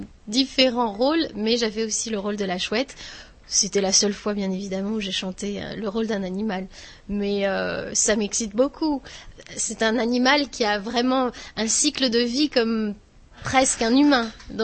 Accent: Marseille, Provence-Alpes-Côte d'Azur, France; Alors, moi, je suis marseillaise.

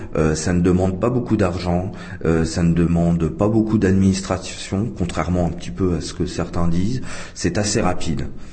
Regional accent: Grand Est, France; moved away as an adult; now in Czech Republic; je suis français d'origine de la région Champagne-Ardenne. Je suis arrivé en République tchèque, en Tchécoslovaquie à l'époque, juste après la Révolution, 1991. Je suis arrivé en Moravie

